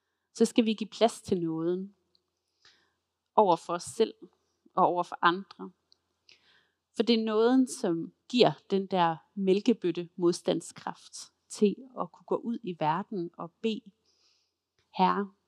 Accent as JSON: {"language": "Danish", "town": "Silkeborg", "region": "Central Denmark Region", "country": "Denmark", "said": "Min forældres kirke hjemme i Silkeborg, hvor jeg kommer fra"}